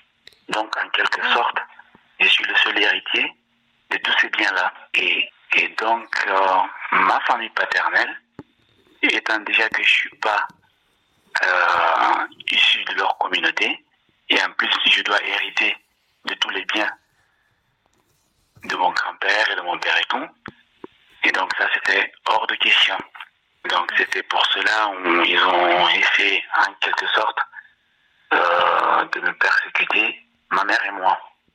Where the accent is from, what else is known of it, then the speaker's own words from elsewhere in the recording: Guinea; now in France; moi j'ai quitté la Guinée. Donc, j'avais jamais eu l'idée de venir en France ici. Je suis sorti de la Guinée, je suis parti directement dans un pays limitrophe à côté.